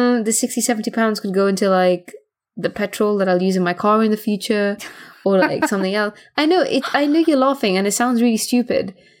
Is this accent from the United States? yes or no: no; Gibraltar; when I was a kid and we were raised in Europe, in Gibraltar, my parents came from India.